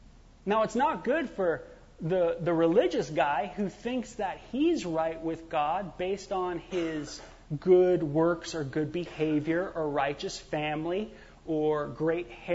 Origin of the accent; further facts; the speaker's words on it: California, United States; a pagan kid growing up in Southern California reading the Bible